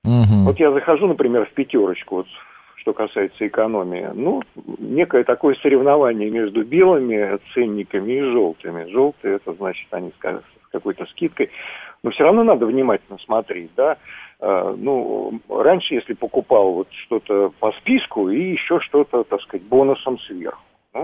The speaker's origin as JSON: {"language": "Russian", "region": "Moscow", "country": "Russia", "said": "я из Москвы."}